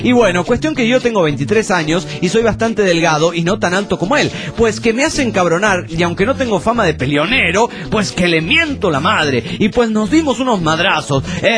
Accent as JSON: {"language": "Spanish", "town": "Delicias", "region": "Chihuahua", "country": "Mexico", "lives_now": "Ciudad Juárez, Mexico", "said": "Pero soy de Delicias, Chihuahua."}